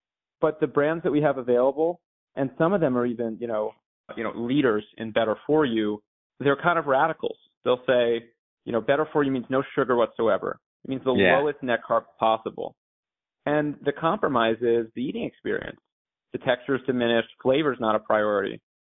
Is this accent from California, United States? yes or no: no; Brooklyn, New York, United States; You know what my parents fed me when I was a kid growing up in Brooklyn was Häagen-Dazs coffee chip.